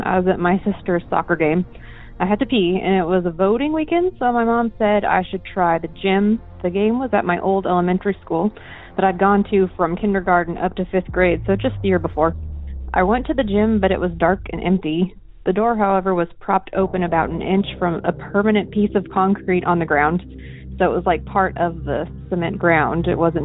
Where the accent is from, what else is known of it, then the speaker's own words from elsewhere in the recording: Washington, United States; I'm from Washington State.